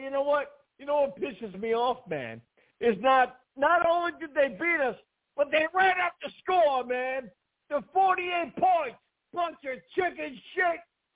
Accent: New York City, New York, United States; You know, I was born in Harlem and raised in New York City.

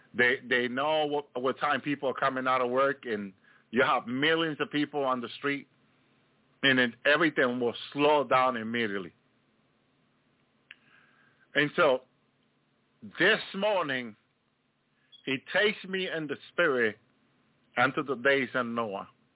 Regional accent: Union City, New Jersey, United States; I grew up in that area. I grew up in Union City. And we just had to cross the bridge of the Lincoln Tunnel to go to New York.

